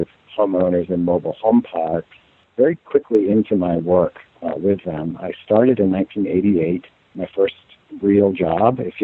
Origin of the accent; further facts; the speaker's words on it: Concord, New Hampshire, United States; but ultimately made my way back to my hometown of Concord, New Hampshire, where I've been professionally engaged for the last 25 years.